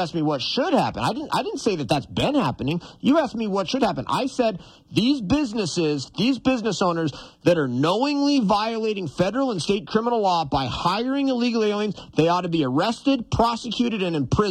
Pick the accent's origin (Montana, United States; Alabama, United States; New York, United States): Montana, United States; we're in Montana, we're American citizens. We won life's lottery by being Montanans